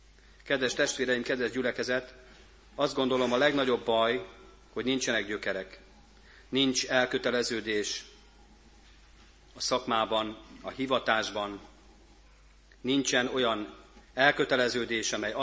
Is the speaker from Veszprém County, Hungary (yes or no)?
no; Gödöllő, Pest, Hungary; also born or lived in Germany; szerettem 2014-ben is magyarnak lenni, amikor kint éltem Németországban. És soha nem mondtam azt, hogy nekem az, hogy gödöllői vagyok, az az első, és utána az, hogy én európai vagyok. Mert közben ott volt az, hogy magyar is vagyok.